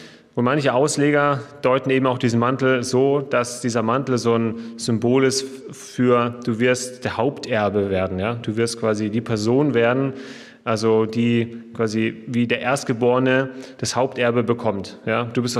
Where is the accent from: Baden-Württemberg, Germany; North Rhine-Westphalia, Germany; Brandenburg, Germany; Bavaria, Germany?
Baden-Württemberg, Germany; Ditzingen; bin aus Ditzingen, bin dort Gemeinschaftspastor jetzt seit 1,5 Jahren.